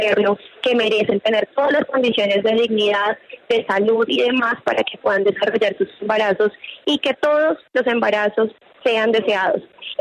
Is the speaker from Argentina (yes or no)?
no; Colombia; 52% de nuestros habitantes somos colombianas, somos mujeres y no estamos representados en los escenarios de igual manera.